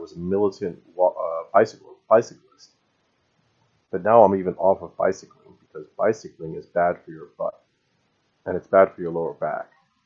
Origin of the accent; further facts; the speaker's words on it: New Jersey, United States; born there; My mom was born in Kansas. I was born in New Jersey.